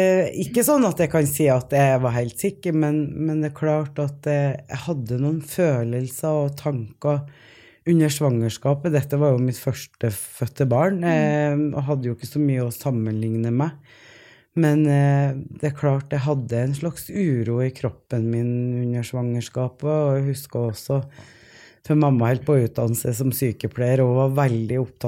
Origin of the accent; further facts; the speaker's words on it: Mosjøen, Nordland, Norway; Jeg vokste opp i Mosjøen, ja.